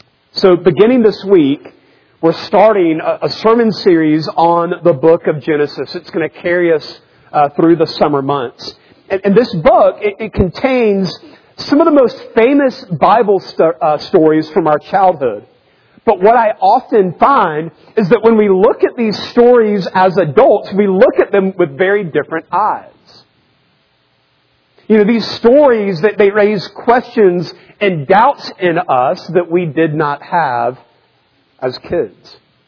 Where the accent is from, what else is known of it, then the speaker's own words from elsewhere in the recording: Raleigh, North Carolina, United States; So when I was a kid growing up in Raleigh, there was this secret place in our neighborhood that only a few of us ever talked about.